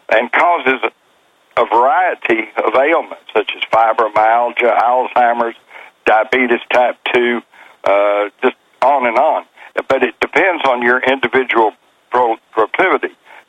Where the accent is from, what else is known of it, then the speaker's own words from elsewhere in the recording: Texas, United States; I grew up in Texas. We all had guns. We took guns to school sometime.